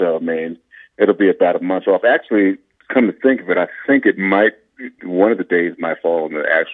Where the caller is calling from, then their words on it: New York City, New York, United States; From New York City.